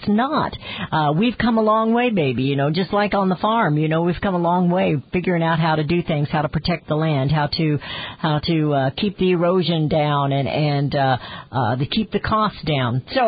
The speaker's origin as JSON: {"language": "English", "region": "Midwest", "country": "United States", "said": "All right. Well, I'm from the Midwest, so I got a little bit of everything."}